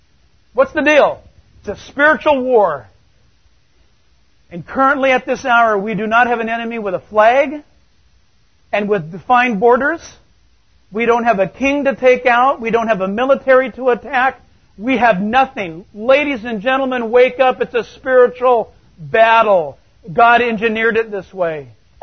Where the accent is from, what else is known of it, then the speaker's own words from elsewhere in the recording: San Diego, California, United States; 5, San Diego. Now that hits me rather personal. That's where I was born. That's my hometown. San Diego.